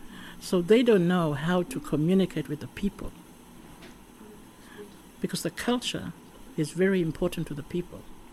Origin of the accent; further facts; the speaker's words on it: Yama, Queensland, Australia; also born or lived in Noongar country; now in Torres Strait, Australia; I'm a native traditional Torres Strait Islander woman. I'm from Yama, Kulkalgal Nations, and I've worked for government for over 40 years. Lived in Noongar, Bujia, Yama, Jiwangai country for over 40 years, and now I'm back home in the Torres Strait